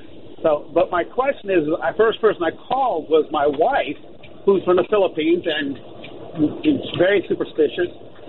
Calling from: Lake Villa, Illinois, United States; from Lake Villa.

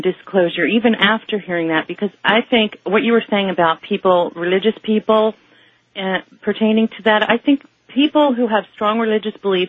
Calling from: Pennsylvania, United States; I'm calling from Pennsylvania. I'm listening on WDEL.

